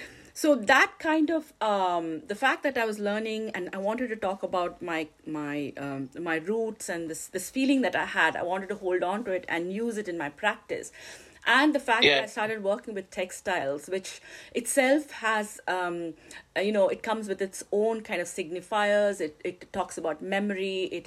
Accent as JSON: {"language": "English", "country": "India", "also_born_or_lived": "Germany", "lives_now": "United Kingdom", "said": "So I'm from India, as my listeners know"}